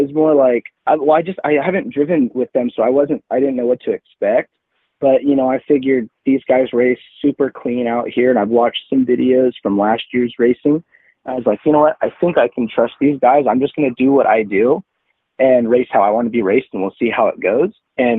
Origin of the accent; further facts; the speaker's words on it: California, United States; being a Californian or from the other side of the coast